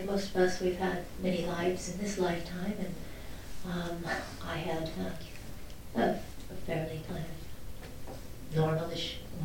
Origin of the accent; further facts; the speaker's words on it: California, United States; also born or lived in England; But after being there for 11 years, I made my way back here, which is, I grew up in California, so it's kind of coming full circle.